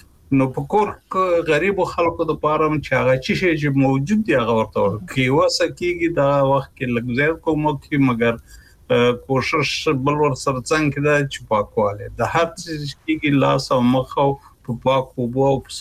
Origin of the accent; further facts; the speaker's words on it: Kunar, Afghanistan; زمونږ په محیط کې چې زه په کنړ کې لوی شوی یم